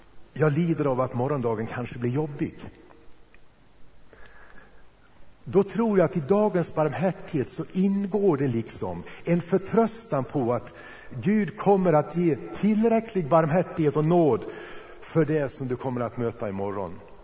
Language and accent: Swedish; Karlstad, Värmland, Sweden; Jag kommer ihåg när jag gick på gymnasiet och vi hade en hemma i Karlstad.